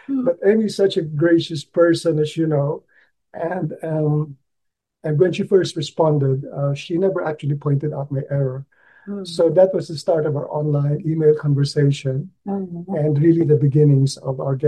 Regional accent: Bacolod, Western Visayas, Philippines; now in Australia; Galing ako sa Bacolod, not Iloilo

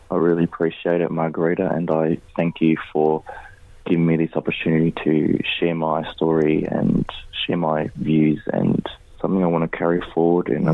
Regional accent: Australia; I was born in Australia. I don't see myself as an Australian, because in growing up in Australia, you felt stigmatised for having a funny sounding surname and ethnic background. You know, I was always growing up around Macedonian culture and Māori culture

